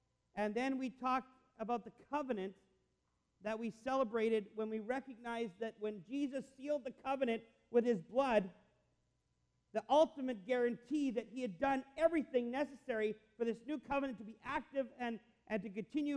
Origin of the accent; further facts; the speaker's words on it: Canada; as a Canadian